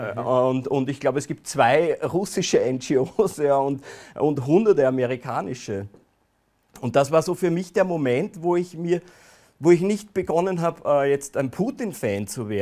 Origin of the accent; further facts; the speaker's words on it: Austria; Bei uns in Österreich ist das die Presse, der Standard, das Profil und so.